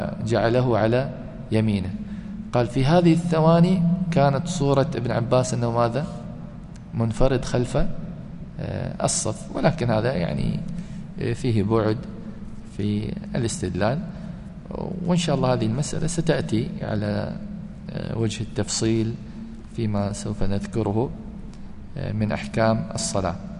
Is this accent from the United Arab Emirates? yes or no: yes; United Arab Emirates; كما هو الحال عندنا في الإمارات, كل الأسماء مصغرة صحيح